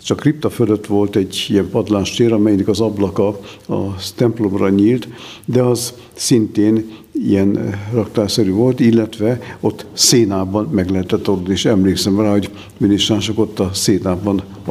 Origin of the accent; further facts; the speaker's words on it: Szécsény, Nógrád, Hungary; akkor meg Széchenybe kerültem, ahol fölnőttem, oda kerültem káplánnak.